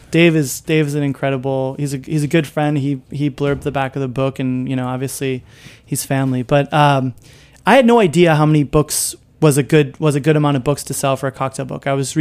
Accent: Chicago, Illinois, United States; I mean, I grew up in Chicago listening to the Cubs

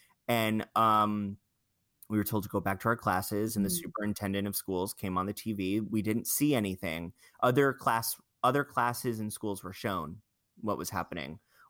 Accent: Long Island, New York, United States; My parents, you know, I'm from Long Island.

